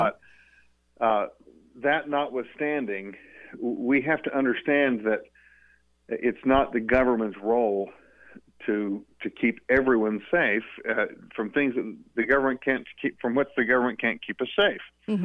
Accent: Cedar City, Utah, United States; I'm from Cedar City, and I've been practicing law for 30 years.

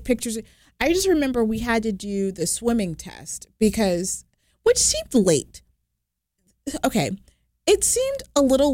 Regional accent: Florida, United States; I did space camp growing up in South Florida.

